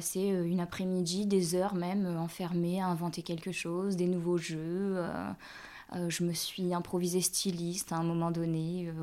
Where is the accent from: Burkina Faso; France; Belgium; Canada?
France; Arnac-Pompadour, Nouvelle-Aquitaine; Alors, j'ai grandi en province, en Corrèze pour être exact.